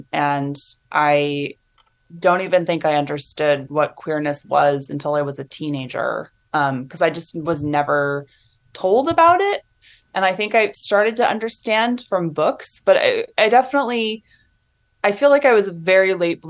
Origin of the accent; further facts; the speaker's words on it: California, United States; because I've lived in the Pacific Northwest now for about 15 years, but I'm Californian and I lived there for most of my early life.